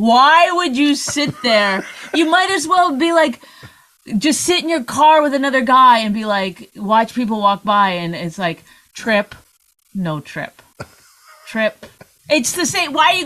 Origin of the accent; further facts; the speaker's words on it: Canada; I'm Canadian.